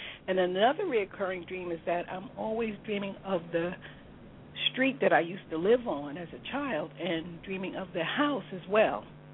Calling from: Virginia, United States; I'm calling from Virginia.

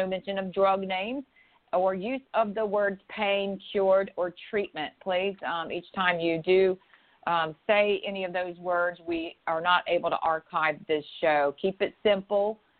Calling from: Pawleys Island, South Carolina, United States; and I'm calling in from Pawleys Island, South Carolina.

